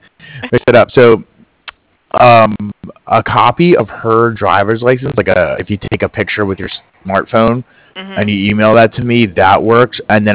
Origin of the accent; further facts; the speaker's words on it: East Coast, United States; I'm from the East Coast myself originally.